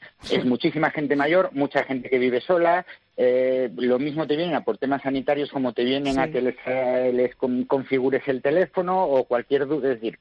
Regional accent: Cabrillanes, Castile and León, Spain; Yo, por ejemplo, en mi pueblo, en Cabrillanes, lo único que queda, es el ayuntamiento, el médico, la farmacia y un bar.

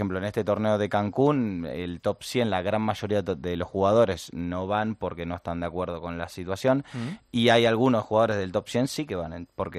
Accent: Argentina; now in Spain; yo, pues, como se notará, soy argentino, pero al final llevo muchos años

